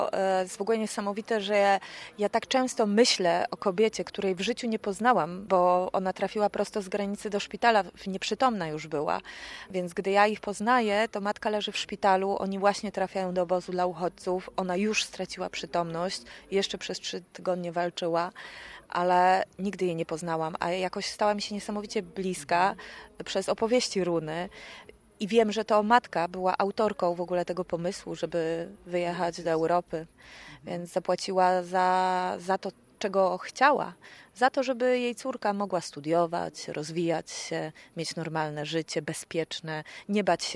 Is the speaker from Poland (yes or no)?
no; United States; Ja dzieciństwo spędziłam w Stanach Zjednoczonych i również my, dzieciaki, byliśmy bardziej zasymilowani z amerykańską społecznością